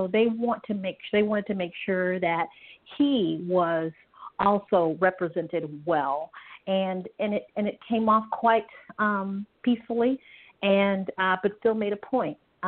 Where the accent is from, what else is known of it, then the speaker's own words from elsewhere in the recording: Michigan, United States; I'm originally from Michigan